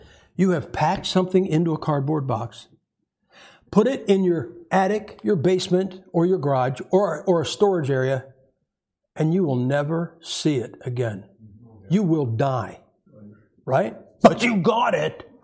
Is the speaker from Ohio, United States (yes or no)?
yes; Ohio, United States; See, I'm from Ohio. We had basements, which means we could have one-third more stuff than you guys.